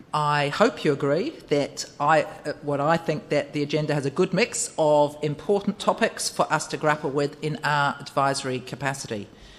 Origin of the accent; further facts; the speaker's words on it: New Zealand; I'm absolutely passionately a New Zealander when it comes to things like rugby. But I think being a New Zealander as well, what I will say, what that does mean is New Zealanders know their place in the world.